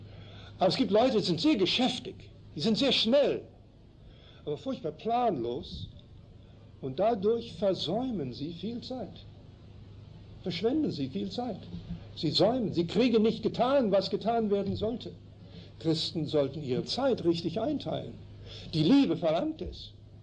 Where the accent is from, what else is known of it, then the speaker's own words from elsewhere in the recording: Canada; first language German; Entschuldigen Sie, aber meine Muttersprache ist Deutsch. Ich bin nicht nur Kanadier, sondern meine Muttersprache ist Deutsch.